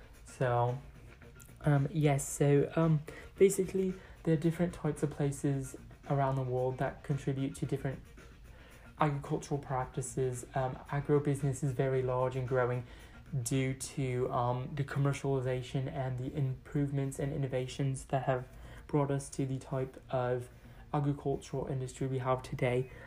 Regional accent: London, United Kingdom; now in United States; I am British, of course, and I was born in East London, and I lived there a long time, and then I finally moved out to here just a few months ago

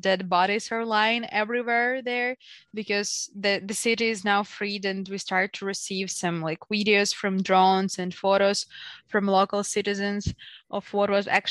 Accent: Irpin, Kyiv Oblast, Ukraine; English is a second language; also born or lived in Pryluky; I was born in Chernihiv region, in a small town called Priluki. And I lived there till 6 years old. And then I moved to Kyiv, where I lived for like around a year. Then with my family, we moved to Irpin, which is a suburb city

